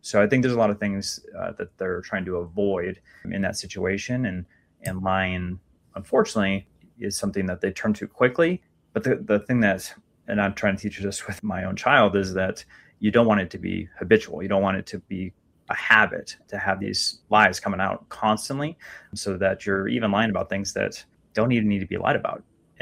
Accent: Minnesota, United States; and yeah, I get to go back to my home state for a back to school event. So I'm super excited to head up to Minnesota too.

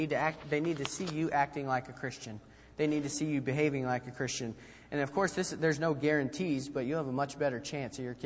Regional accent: United States; being a man and being a patriot, being an American.

